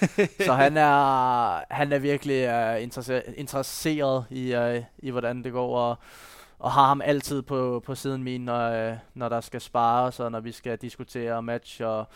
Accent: Copenhagen, Capital Region of Denmark, Denmark; Ja, da er jeg fra København.

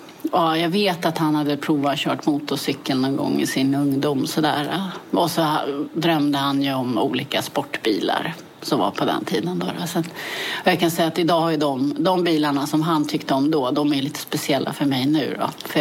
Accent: Täby, Stockholm County, Sweden; Jag är född i Täby och växte upp i Täby.

